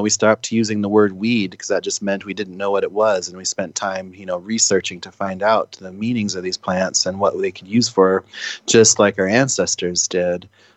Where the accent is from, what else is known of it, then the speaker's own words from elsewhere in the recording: Pine Ridge, South Dakota, United States; born there; when I was born on Pine Ridge, 1974